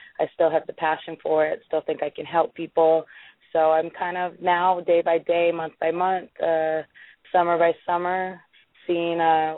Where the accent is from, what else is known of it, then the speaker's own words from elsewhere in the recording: Honolulu, Hawaii, United States; Well, born and raised in Honolulu, Hawaii. Fortunately, that is a big volleyball state.